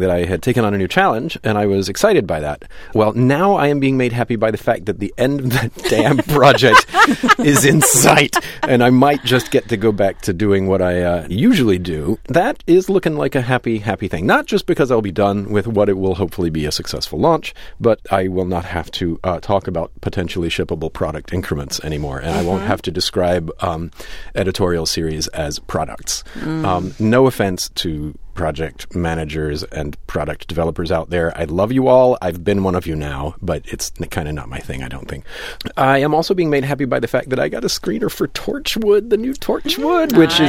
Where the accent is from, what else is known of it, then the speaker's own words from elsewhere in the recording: Deep South, United States; It's important to note that I grew up in the Deep South, so I know that this kind of thing exists. It's just been 20 years since I lived in the Deep South